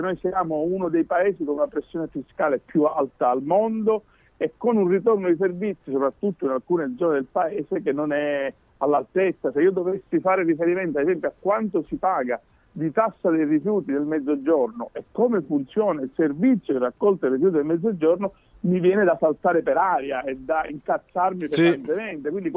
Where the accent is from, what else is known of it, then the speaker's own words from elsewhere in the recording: Sicily, Italy; devo dire che da siciliano vi devo dire